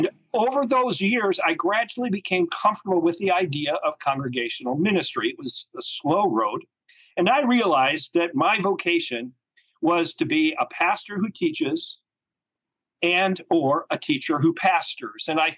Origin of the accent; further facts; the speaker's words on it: Illinois, United States; Well, like you, I grew up in the Midwest, in the Chicago suburbs.